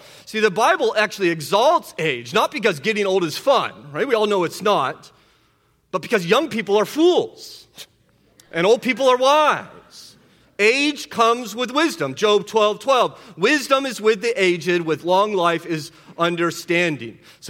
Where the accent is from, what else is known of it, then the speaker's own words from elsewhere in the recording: California, United States; And despite the fact that I'm a Californian, I have no experience being a woman, okay?